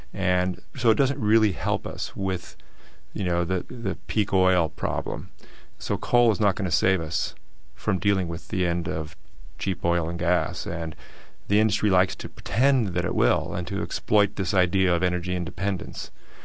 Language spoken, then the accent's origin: English; California, United States; I grew up in Silicon Valley, was very interested in technology and what electrons can do from the rise of the internet.